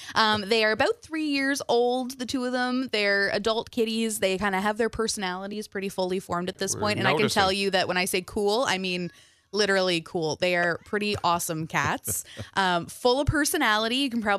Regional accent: Stratford, Prince Edward Island, Canada; So, I grew up on PEI. I grew up in Stratford.

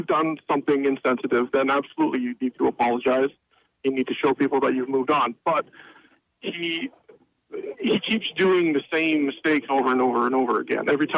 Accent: Madoc, Ontario, Canada; also born or lived in Belleville / Springbrook; I was born in Belleville. I grew up in Springbrook and Madoc.

